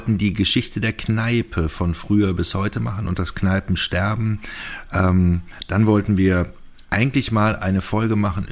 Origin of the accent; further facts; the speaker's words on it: North Rhine-Westphalia, Germany; Ist Dorf, richtig Dorf. Mhm. Ja. Also es lag zwischen zwei Städten, zwischen Bad Münstereifel und Euskirchen, die beide größer sind, aber das Dorf, wir hatten eine Telefonzelle und einen Briefkasten.